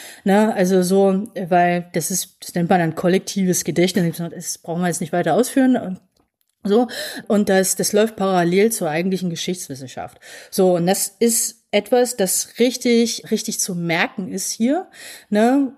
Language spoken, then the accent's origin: German; East Germany, Germany; Also ich bin in Ostdeutsch schon auch groß geworden